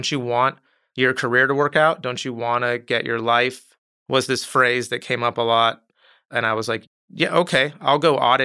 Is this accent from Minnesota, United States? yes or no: no; Tucson, Arizona, United States; moved away as an adult; now in Los Angeles, United States; I'm from Tucson, Arizona, originally. I had a wonderful childhood, and then I moved to California for college and came down to LA after college